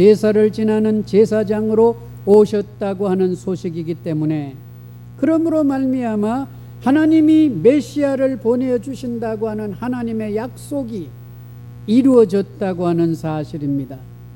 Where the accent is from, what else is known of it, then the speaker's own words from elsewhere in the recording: South Korea; 주라고 하는 것이 우리 한국 사람들에게는 개념이 서지를 아니합니다